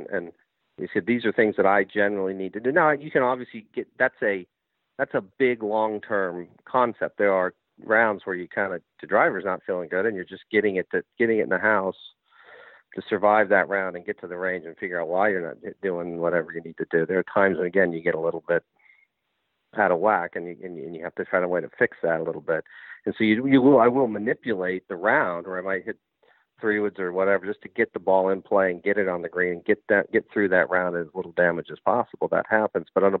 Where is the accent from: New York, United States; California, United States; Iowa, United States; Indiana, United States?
California, United States; I grew up in Recreation Park, and you play in the afternoon, bumpy Poana.